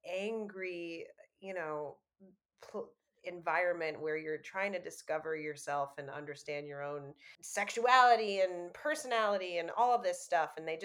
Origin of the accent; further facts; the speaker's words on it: New York, United States; So I grew up in New York. I really was a Broadway baby because my dad has been on Broadway since before I was born.